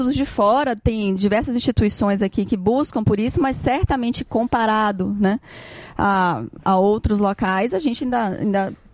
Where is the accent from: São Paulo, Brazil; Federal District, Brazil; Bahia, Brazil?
Bahia, Brazil; Eu sou baiana.